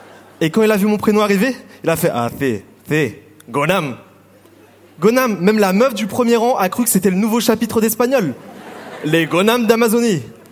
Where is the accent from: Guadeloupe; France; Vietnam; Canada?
Vietnam; je ne suis pas chinois, ni coréen, je suis vietnamien.